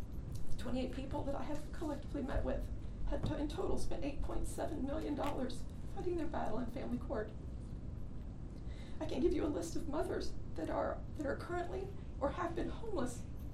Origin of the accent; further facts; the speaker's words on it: United States; Thank you. … I'm from Burnett County nearby